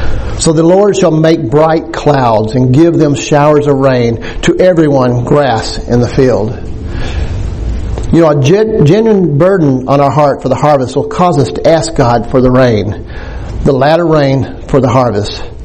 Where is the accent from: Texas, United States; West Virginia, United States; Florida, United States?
Texas, United States; Dallas; one of my dear friends that I grew up in Dallas